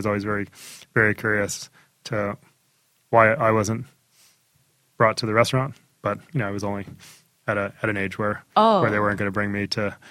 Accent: Glen Rock, New Jersey, United States; also born or lived in Paterson; Well, I was born in Paterson and then I grew up in Glen Rock, and then my family moved further north.

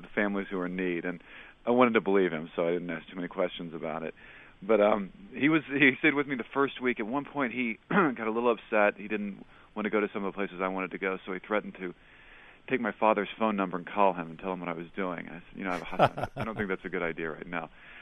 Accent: Oklahoma City, Oklahoma, United States; I grew up in Oklahoma City, where there was probably 100 families, all from the same village in Lebanon, actually.

